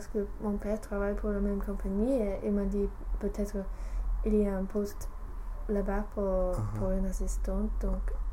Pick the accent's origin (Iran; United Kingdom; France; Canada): United Kingdom; England; French is a second language; ils comprennent que je suis anglaise